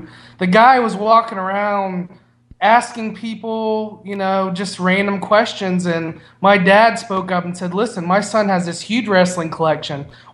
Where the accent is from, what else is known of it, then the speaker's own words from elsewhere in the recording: Ohio, United States; We're from Southeast Ohio originally. We both live in Georgia now.